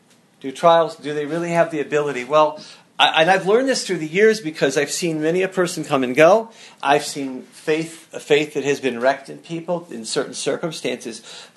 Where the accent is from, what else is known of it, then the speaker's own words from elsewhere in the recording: Illinois, United States; We're from Illinois, so any hill above 100 feet looks like a mountain to us.